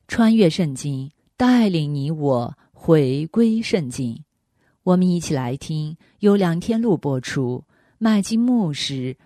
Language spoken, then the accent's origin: Chinese; China; 不过我们中国人的正月十五说的是阴历，也就是农历